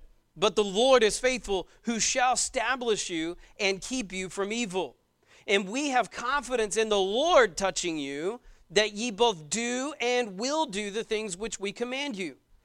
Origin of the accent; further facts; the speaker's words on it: United States; this is foreign to us because I'm an American